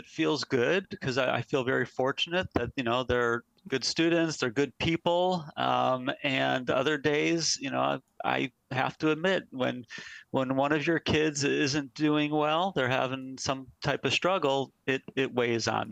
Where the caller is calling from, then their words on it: Maryland, United States; Tuning in from Maryland in the USA.